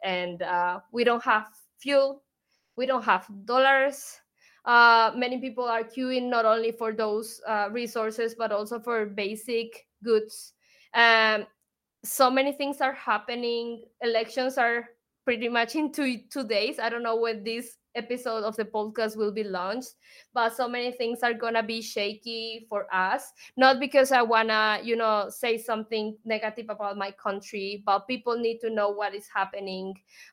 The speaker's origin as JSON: {"language": "English", "country": "Bolivia", "said": "I believe in us and the change we're creating from Bolivia to the world."}